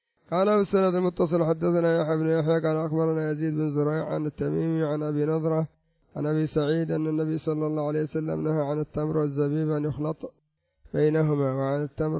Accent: Yemen; مثل الآن المشروبات التي عندنا في اليمن تسمى العرايسي مثلا

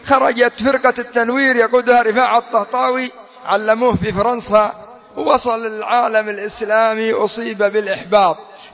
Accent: Yemen; الدعايات الاشتراكية عندنا في اليمن أن المرأة لا يجوز لها أن تحلب البقرة

